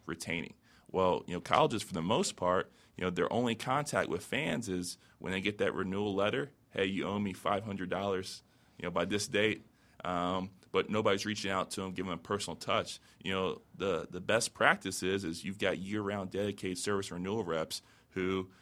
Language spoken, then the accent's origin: English; Tampa, Florida, United States; Number one example for me growing up, you know, I grew up in Tampa, Florida, and the Buccaneers got a brand new stadium in '98